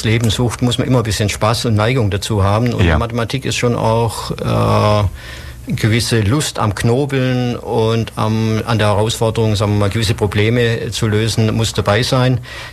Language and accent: German; Ulm, Baden-Württemberg, Germany; also born or lived in Singen; Meine Großeltern haben hier gewohnt und bin dann mit meinen Eltern später nach Ulm gezogen, habe hier Abitur gemacht, habe nach Bundeswehrzeit hier auch studiert